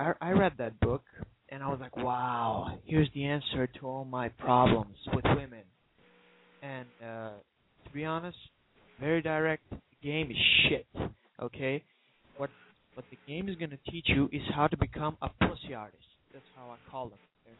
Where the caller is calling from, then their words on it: North Macedonia; Yeah, I'm calling from Macedonia.